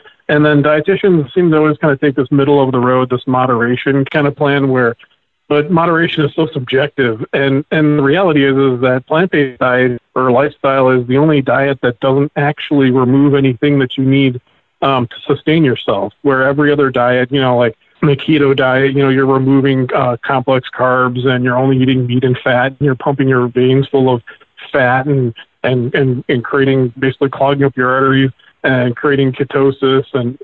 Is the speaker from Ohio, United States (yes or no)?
yes; Ohio, United States; I'm from Ohio.